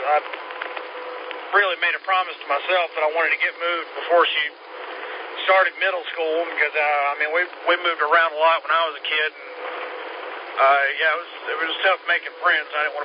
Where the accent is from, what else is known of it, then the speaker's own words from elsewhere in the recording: Georgia, United States; also born or lived in New York; now in Spartanburg, United States; Well, I'm originally from Georgia. We just moved down here from New York in May.